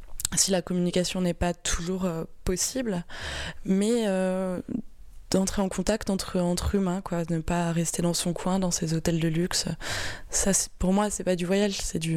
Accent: France; en tant que Français en plus, on est très très privilégié, ça permet de voyager aussi

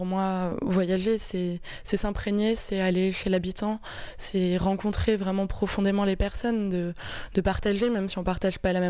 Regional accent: France; en tant que Français en plus, on est très très privilégié, ça permet de voyager aussi

